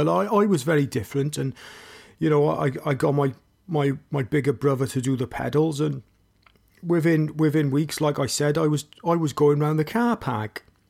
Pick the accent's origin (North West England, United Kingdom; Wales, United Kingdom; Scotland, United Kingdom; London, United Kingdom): Wales, United Kingdom; Newport; as you could tell by my accent, I'm from South Wales, Newport. And that's where I grew up, born and bred.